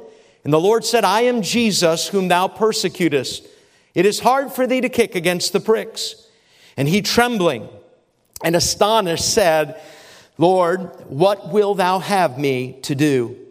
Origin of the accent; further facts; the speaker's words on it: New Hampshire, United States; driving all the way home into the wee hours of the morning to New Hampshire, my home state.